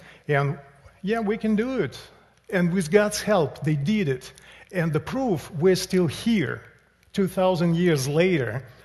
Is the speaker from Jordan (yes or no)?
no; Russia; now in United States; as you know, we immigrated from Russia. We moved to East Tennessee, actually about 12 years ago. But back home, well, this is our home now. But in Russia, as you know, the climate is very different.